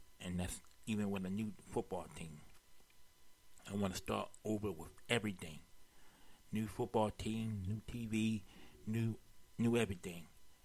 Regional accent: Maryland, United States; this is my hometown, and I'll always respect my home team, Orioles and the Ravens.

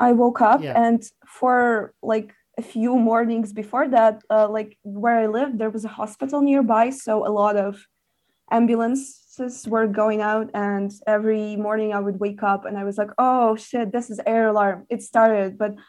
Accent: Lviv, Lviv Oblast, Ukraine; now in Kyiv, Ukraine; No. I grew up in Lviv, but I was kind of planning on moving to Kyiv for a long time.

